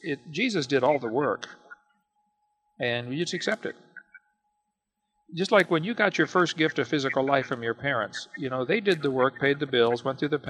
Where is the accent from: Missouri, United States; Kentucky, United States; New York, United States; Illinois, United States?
Illinois, United States; I'm from Illinois. Now, these Midwesterners are generally pretty smart, okay?